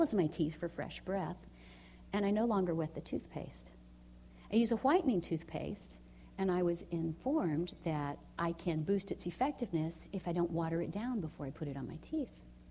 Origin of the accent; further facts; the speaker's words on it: Huntsville, Alabama, United States; we worked in a state-run group home in my hometown of Huntsville, Alabama